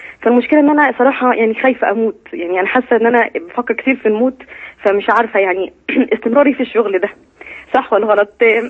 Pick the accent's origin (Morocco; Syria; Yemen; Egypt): Egypt; Alexandria, Alexandria Governorate; من الاسكندريه.